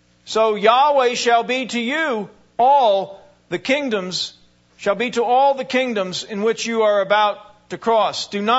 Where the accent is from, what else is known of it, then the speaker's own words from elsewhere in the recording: New Hyde Park, New York, United States; born there; I was born in New Hyde Park, Long Island.